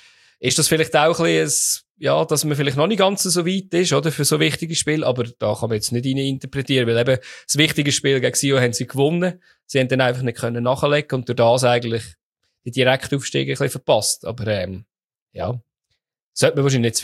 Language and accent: German; Lucerne, Switzerland; das ist vor zwei Jahren gegen Schaffhausen als Luzerner auswärts.